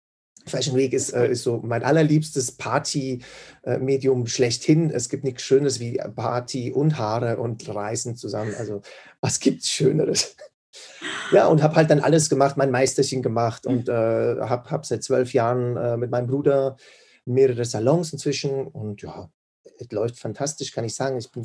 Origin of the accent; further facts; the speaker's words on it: Switzerland; wie du schon gesagt hast. Ich komme aus der Schweiz. Ich bin Deutsch-Schweizer, also sowohl Deutsch als auch Schweizer. Mein Papa ist von Deutschland in die Schweiz gezogen wegen der Liebe.